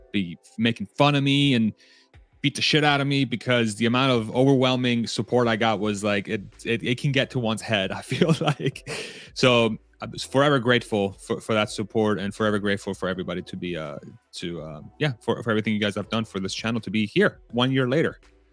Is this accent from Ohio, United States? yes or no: no; Texas, United States; my God, I'm Texan, jeez